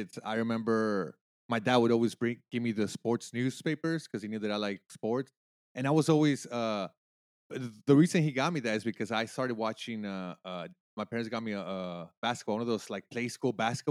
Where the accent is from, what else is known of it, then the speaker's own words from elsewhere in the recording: Houston, Texas, United States; I started getting into watching the Houston Rockets, you know, and I grew up in Houston, and it was 92, 93